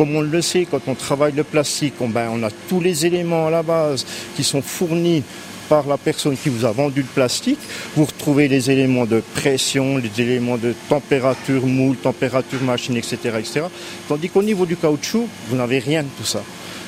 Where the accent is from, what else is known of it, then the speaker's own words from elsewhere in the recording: Jura, Switzerland; donc moi, je viens de d'Ajoie.